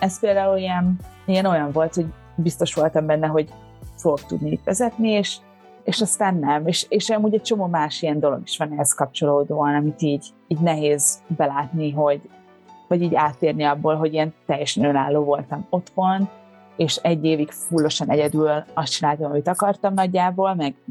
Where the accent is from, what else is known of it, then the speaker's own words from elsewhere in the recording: Budapest, Hungary; még nem ez az állandó lakcímem, mert az mindig otthon, Budapesten